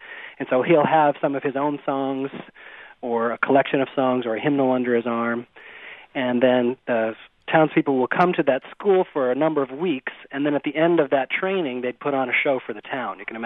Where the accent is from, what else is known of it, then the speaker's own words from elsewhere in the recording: Midwest, United States; Yeah, well, I grew up in the Midwest.